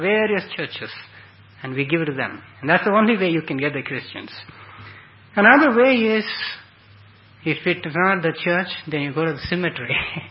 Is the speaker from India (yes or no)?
yes; India; English is a second language; since I'm coming from India. So there are a lot of Hindus in India